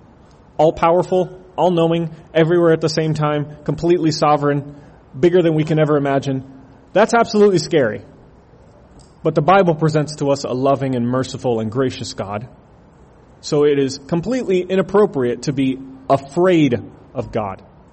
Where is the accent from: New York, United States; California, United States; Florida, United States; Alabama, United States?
Florida, United States; Fort Myers; I'm from Florida. Florida's been making the news because hurricanes have been going crazy. And right now, in about 7 hours, Hurricane Irma is about to touch down in my home, Fort Myers, Florida.